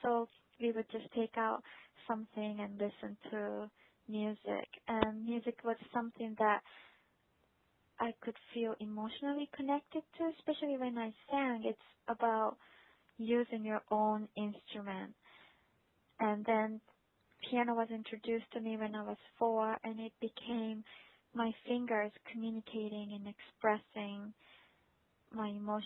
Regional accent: Japan; also born or lived in United States; I grew up in Japan, which is very clean, very organized, and wealthy, I would say, and America too.

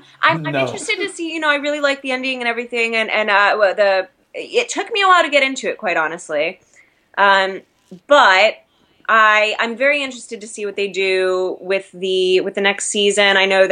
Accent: Ohio, United States; I'm from Ohio. You know, I was a punk kid.

